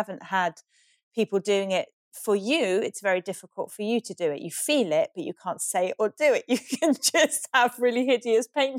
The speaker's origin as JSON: {"language": "English", "region": "England", "country": "United Kingdom", "tie": "born or raised there", "also_born_or_lived": "Iran", "said": "I didn't have the wit to drop my accent. Because at primary school, I very deliberately spoke as posh as possible because I so wanted to fit in and be English."}